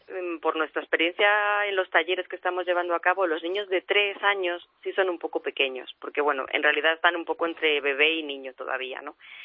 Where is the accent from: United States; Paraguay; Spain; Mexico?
Spain; mi compañera es argentina y yo soy española